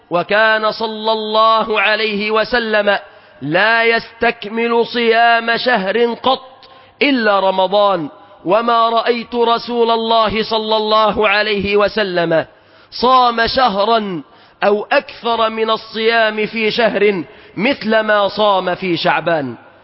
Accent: Egypt; بلادنا مصر

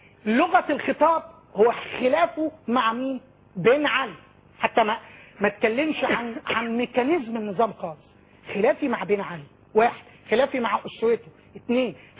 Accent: Egypt; إذا كان هناك من تدعمهم عندنا في مصر

